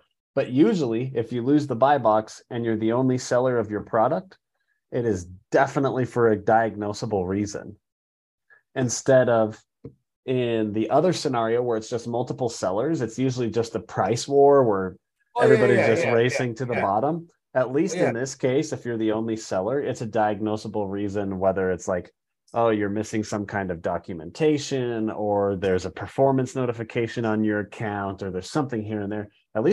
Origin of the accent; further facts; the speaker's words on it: Ogden, Utah, United States; also born or lived in Italy; now in Logan, United States; Yeah, I have lived in almost my entire life in Utah. Was born in Ogden, grew up in there, but have lived now for the last 15 years in a town called Logan. So I call Logan home.